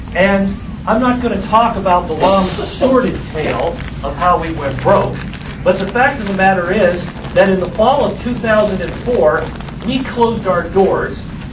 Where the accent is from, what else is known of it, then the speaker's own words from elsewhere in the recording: Nebraska, United States; I grew up in Nebraska. I have a farm and ranch background.